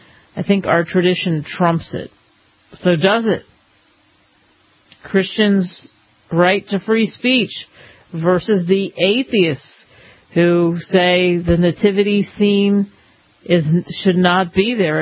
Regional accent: Philadelphia, Pennsylvania, United States; And growing up in Philly, I think I've talked about this before.

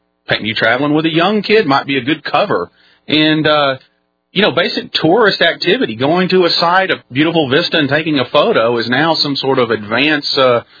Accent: Texas, United States; I'm a Texan. And that's the way I view things. Number one, I'm a Texan. Number two, I'm an American.

